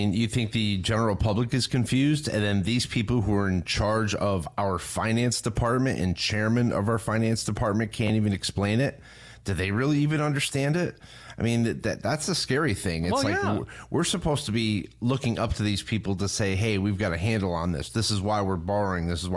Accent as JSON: {"language": "English", "region": "New York", "country": "United States", "tie": "born or raised there", "said": "But being born and raised in upstate New York or in the Northeast, you know, it does, Memorial Day really does like kick off the summer."}